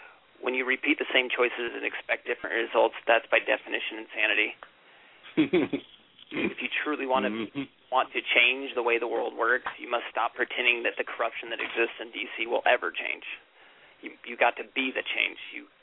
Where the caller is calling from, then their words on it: Oregon, United States; I'm calling from Oregon.